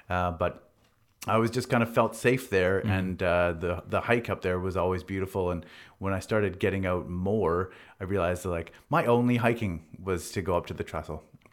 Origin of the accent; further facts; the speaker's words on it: Victoria, British Columbia, Canada; also born or lived in England; I was born in Victoria. I grew up here. I lived here until I moved to England for a little while in my early 20s.